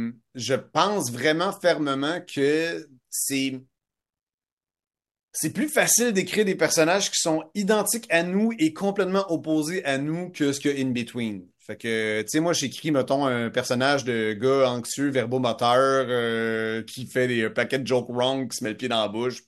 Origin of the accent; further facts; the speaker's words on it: Sorel, Quebec, Canada; je viens de Sorel, puis je joue au football